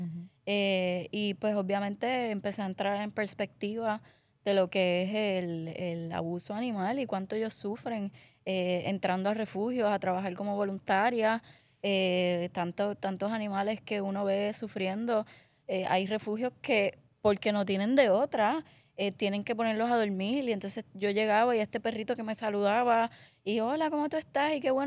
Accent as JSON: {"language": "Spanish", "town": "Caguas", "country": "Puerto Rico", "tie": "born or raised there", "said": "yo soy de Caguas, del monte casi Sidra, me crié en la falda entre dos ríos, escalaba los ríos descalza y arrancándome uñas y cayéndome, yo me crié salvaje"}